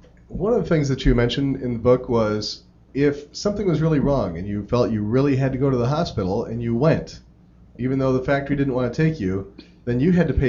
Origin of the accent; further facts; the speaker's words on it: United States; as an American, as someone who's not exposed to a lot of Chinese proverbs and sayings